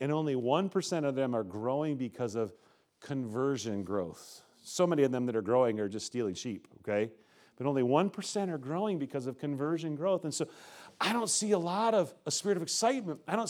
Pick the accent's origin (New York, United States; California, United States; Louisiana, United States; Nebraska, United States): Nebraska, United States; When I grew up in Nebraska, okay, it was a family affair, and most of my mom's relatives were Swedish Americans